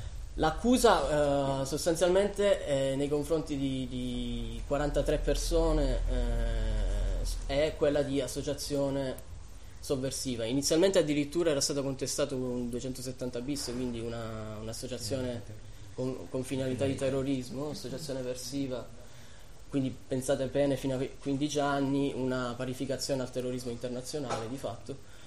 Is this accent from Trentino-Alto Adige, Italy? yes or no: yes; Trentino-Alto Adige, Italy; accent: Trentino; No, sono trentino d'adozione, nato a Trento, però sono del sud. Del sud di Rovereto, belle parti.